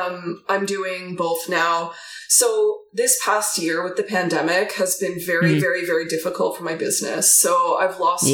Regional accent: Canada; I am a Canadian photographer.

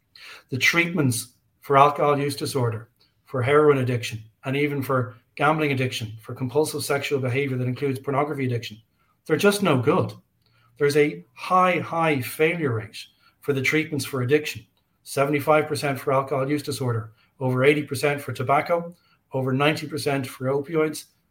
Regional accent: Ireland; I'm an Irish guy.

